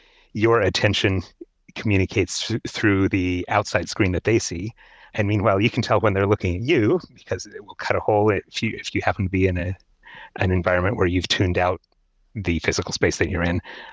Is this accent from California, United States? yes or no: no; Seattle, Washington, United States; To give you a little background, I grew up in Seattle.